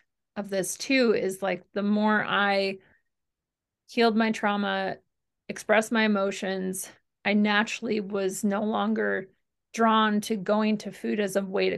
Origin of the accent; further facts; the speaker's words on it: Midwest, United States; I grew up in the Midwest. And so, you know, I grew up in the land of cheese.